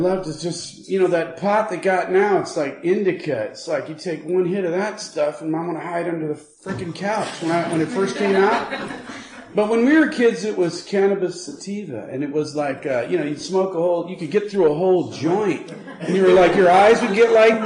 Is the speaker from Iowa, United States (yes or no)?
no; Santa Barbara, California, United States; born there; also born or lived in Berkeley; And my parents, I was born in Santa Barbara.